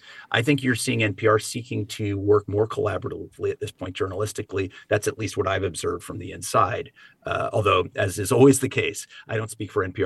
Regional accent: California, United States; not only in my native or my home state of California, but throughout the country.

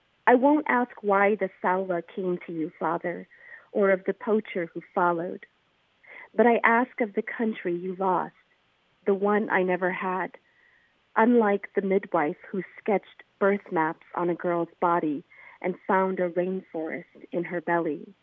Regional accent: Fresno, California, United States; You know, I was born and raised in Central Fresno area. So that part of me is very, I'm very tied and rooted to that area.

